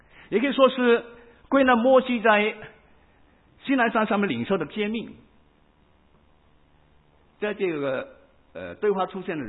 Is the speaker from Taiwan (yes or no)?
no; Hong Kong; 跟他们因为我是香港来的嘛，